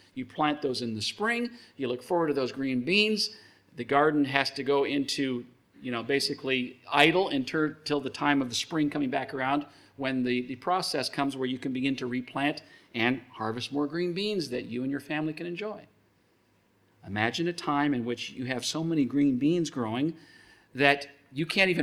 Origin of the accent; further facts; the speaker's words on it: Alberta, Canada; For years growing up in Alberta, seeing those huge grain combines that would go through those 1,000-acre fields